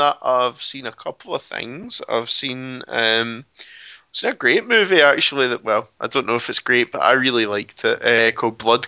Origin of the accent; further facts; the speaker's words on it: Scotland, United Kingdom; I'm from Scotland, so I should be writing like